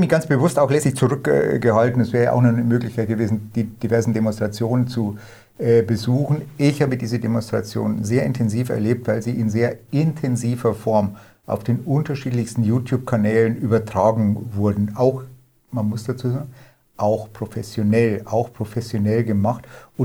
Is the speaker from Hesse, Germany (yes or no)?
no; Bavaria, Germany; Also ihr hört mal unschwer, wo ich herkomme, bei ihm auch, also aus dem tiefsten Bayern.